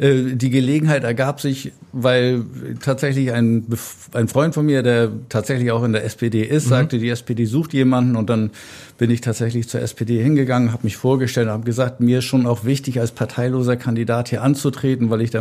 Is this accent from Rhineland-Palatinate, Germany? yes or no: no; Kiel, Schleswig-Holstein, Germany; also born or lived in Pinneberg; Ich bin in Kiel aufgewachsen, habe aber auch viele Jahre im Kreis gelebt und gearbeitet, auch in der Stadt selbst.